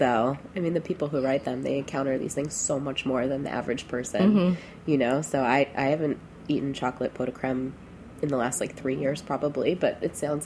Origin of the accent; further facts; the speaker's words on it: Chicago, Illinois, United States; I think I'd have to go Chicago.